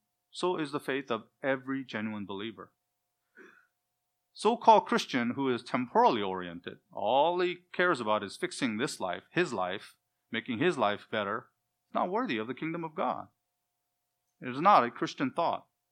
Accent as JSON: {"language": "English", "country": "South Korea", "lives_now": "United States", "said": "I'm an immigrant from South Korea."}